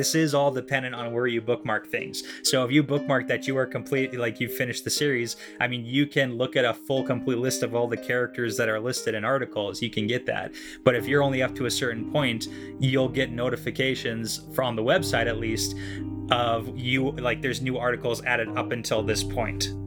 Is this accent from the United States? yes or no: no; Canada; Because I'm from Canada. We don't have those here as far as I'm aware.